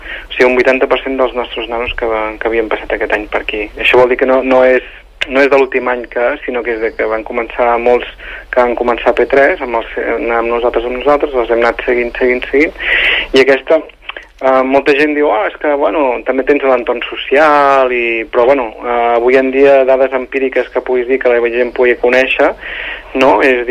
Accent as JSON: {"language": "Catalan", "town": "Terrassa", "region": "Catalonia", "country": "Spain", "said": "els que som de Terrassa i de Vallès, coneixem tot molt bé Sant Llorenç i la Mola"}